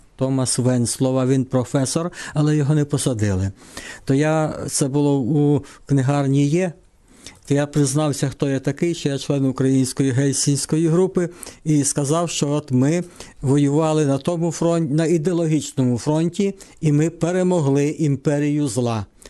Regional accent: Kocheriv, Zhytomyr Oblast, Ukraine; далі зі села Кочерів, це ті місця, звідки я родом уже

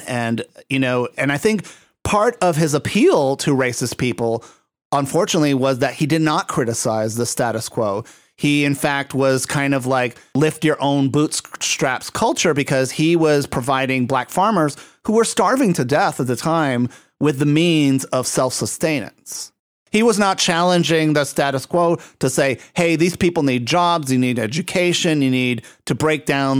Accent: Puerto Rico; Yeah, I guess, you know, and like growing up in Puerto Rico, that's another thing that I always noticed is that everything had

